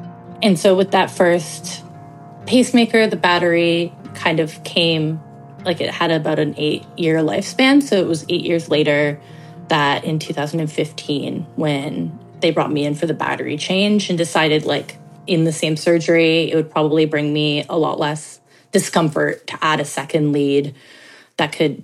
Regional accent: Toronto, Ontario, Canada; I grew up in Toronto.

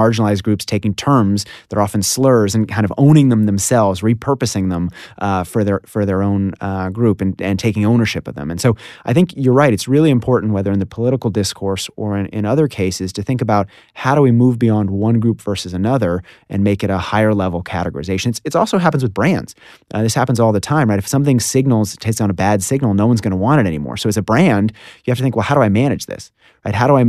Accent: Washington, District of Columbia, United States; Washington, D.C.

